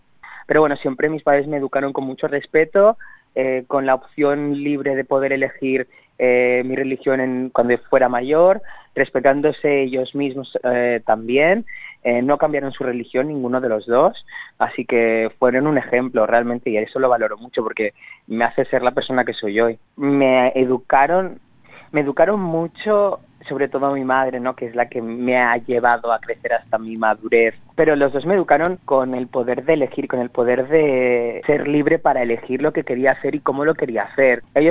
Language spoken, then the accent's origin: Spanish; Barcelona, Catalonia, Spain; now in Australia; Yo soy de Barcelona, nacido, crecido y toda mi vida allí, excepto ahora que estoy aquí en Australia. Pero bueno, sí que es verdad que mis padres son de origen asiático, mi madre es filipina y mi padre de Pakistán